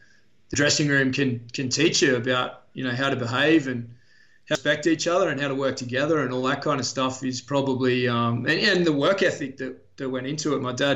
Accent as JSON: {"language": "English", "town": "Wollongong", "region": "New South Wales", "country": "Australia", "tie": "born or raised there", "said": "And we grew up in Wollongong. So it was, you know, Dragon Steelers territory"}